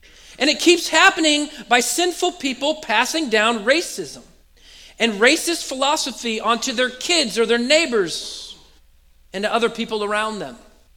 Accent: West Coast, United States; born there; I was born on the West Coast, and I was born in 1982

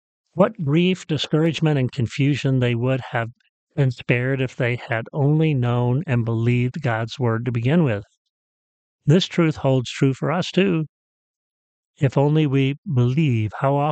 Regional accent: Rochelle, Illinois, United States; an F4 tornado with winds of 200 miles an hour hit my hometown in Rochelle, Illinois.

